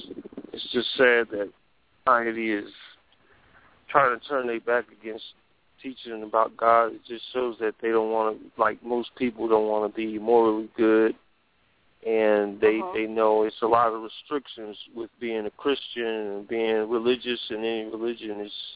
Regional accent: Cincinnati, Ohio, United States; from Cincinnati, Ohio.

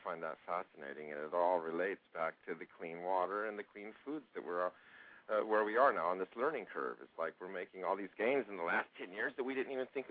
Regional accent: Santa Clara, California, United States; And I can remember growing up in Santa Clara, and people didn't even hardly drink water then.

